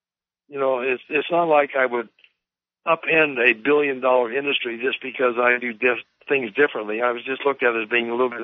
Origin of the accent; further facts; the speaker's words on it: Medford, Oregon, United States; also born or lived in Oakland, California; Well, I grew up in – I was born in Oakland, California, the San Francisco Bay Area. And my family moved to Medford, Oregon. That's southern Oregon, in a small town. And I went through high school there.